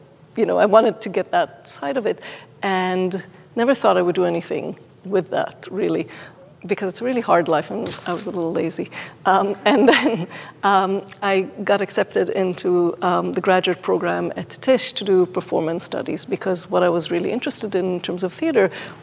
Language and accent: English; Israel; moved away as an adult; now in United States; So I grew up in Israel. Came to the U.S. to do graduate school, essentially.